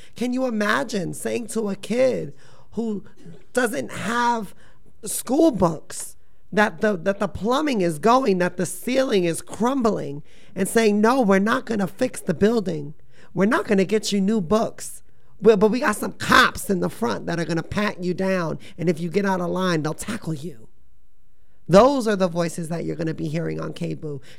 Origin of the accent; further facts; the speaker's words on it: New Jersey, United States; So, you know, I'm not from here. I'm from New Jersey. And I moved here a few years ago